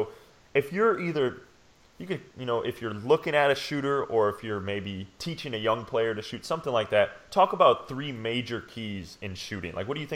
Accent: California, United States; because I'm from California, so I got a different perspective.

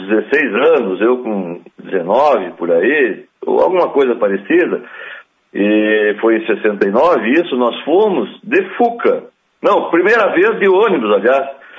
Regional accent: Bom Jesus, Rio Grande do Sul, Brazil; Eu mesmo que fui criado em Bonaci, criado em Bom Jesus, terra querida, sou serrano. Sim, senhor, como diz a música lá … gravou. Mas então, eu nasci no segundo distrito de Bom Jesus, no local denominado Governador.

